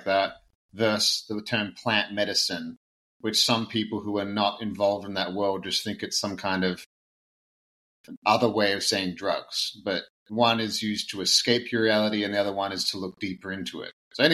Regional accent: Australia; now in Canada; So I'm originally from Australia. I live in Canada right now. I've lived here for about 10 years.

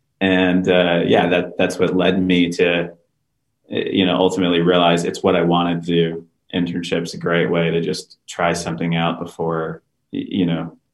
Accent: Houston, Texas, United States; now in Austin, United States; my wife and I, we're from Texas, we're from Houston.

